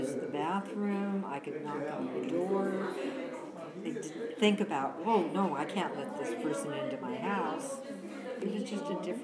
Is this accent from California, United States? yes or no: yes; Chula Vista, California, United States; My whole life. One time I went, I took a job in Beverly Hills. And I went up there and I committed to stay for a month. And at the end of the month I said, what am I doing here? I really love Chula Vista.